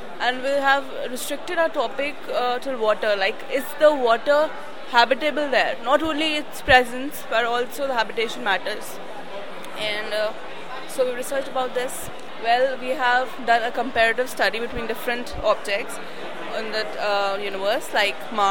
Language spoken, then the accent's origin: English; Lucknow, Uttar Pradesh, India; English is a second language; We are from India, that's specification, Uttar Pradesh, Lucknow.